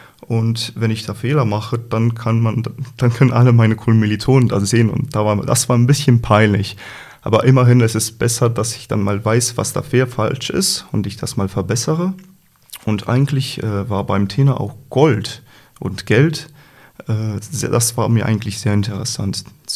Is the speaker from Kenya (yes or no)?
no; Slovenia; German is a second language; Ich komme aus Slowenien und ich studiere hier jetzt Chemie.